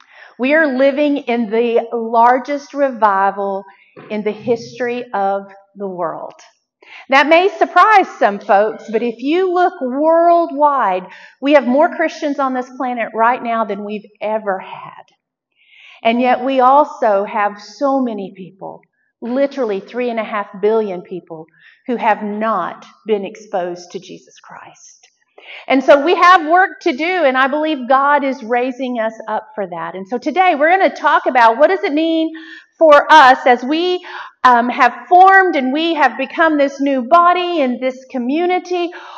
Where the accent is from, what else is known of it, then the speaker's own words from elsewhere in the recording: Texas, United States; I'm from Texas, so we don't get blizzards either.